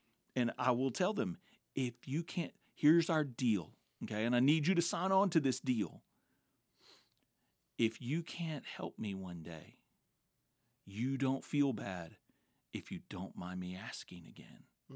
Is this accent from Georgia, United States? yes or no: yes; Georgia, United States; And so my parents first, growing up in Georgia.